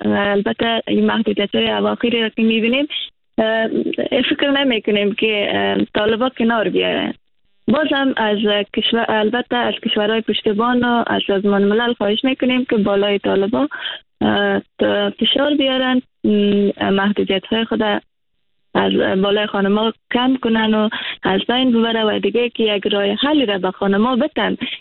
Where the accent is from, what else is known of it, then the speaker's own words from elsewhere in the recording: Afghanistan; خانم های شجای وطنم افغانستان